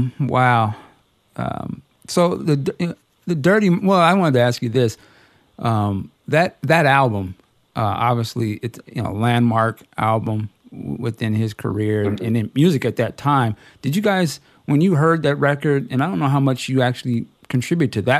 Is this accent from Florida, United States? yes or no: no; Seattle, Washington, United States; I'm from Seattle, so we didn't hear nothing about you guys' music.